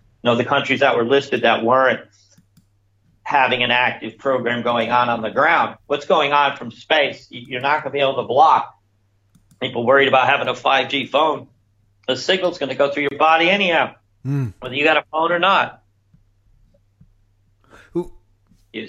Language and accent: English; North Carolina, United States; University of North Carolina, so in my hometown